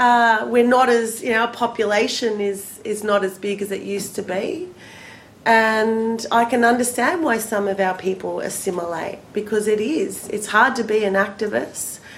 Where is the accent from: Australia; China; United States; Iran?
Australia; Victoria; We have a truth-telling process that's just winding up in what is now called Victoria, in my home state.